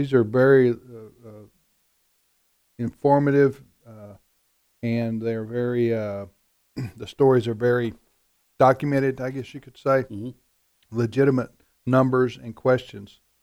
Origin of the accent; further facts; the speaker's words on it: New Hampshire, United States; Growing up in New Hampshire.